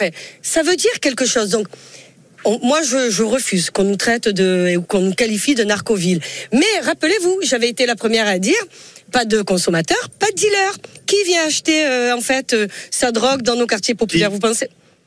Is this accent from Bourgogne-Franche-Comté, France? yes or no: no; Marseille, Provence-Alpes-Côte d'Azur, France; Moi, à titre personnel, en tant que Marseillaise, très fière.